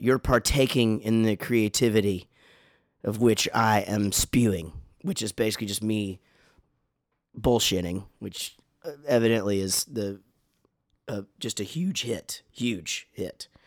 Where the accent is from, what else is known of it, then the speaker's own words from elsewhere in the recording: Wichita Falls, Texas, United States; who live at Lake Kickapoo, which I grew up in Wichita Falls.